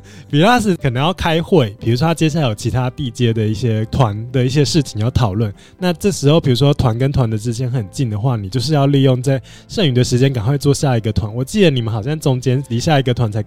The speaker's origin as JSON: {"language": "Chinese", "country": "Taiwan"}